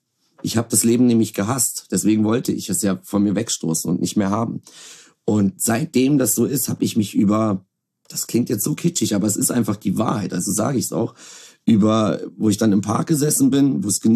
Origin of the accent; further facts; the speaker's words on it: Berlin, Germany; moved away; ich bin ja ursprünglich aus Berlin und ich wurde von einer Berliner Mutter erzogen.